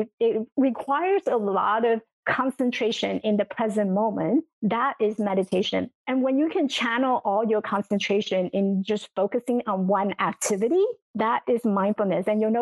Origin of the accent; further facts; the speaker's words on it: Taiwan; When I first grew up, I grew up in Taiwan. So the story began of my life in Taiwan. I came from a military family. So we were living in this village where a lot of veterans were living in, and it was a very small, tiny house.